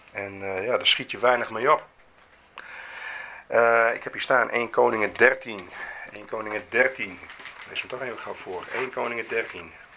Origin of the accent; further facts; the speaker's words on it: Leeuwarden, Friesland, Netherlands; was in mijn geboortestad Leeuwarden. Waar al mijn familie woonde, alle jeugd van mijn lagere en middelbare schooltijd woonde.